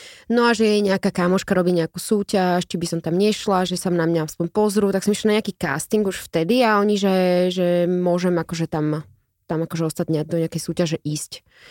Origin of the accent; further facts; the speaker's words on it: Bratislava, Bratislava Region, Slovakia; ja som z Bratislavy. Mm-hmm. To je každý v šoku, keď poviem, že ja som z Bratislavy, lebo vlastne už skoro nikto nie je z Bratislavy.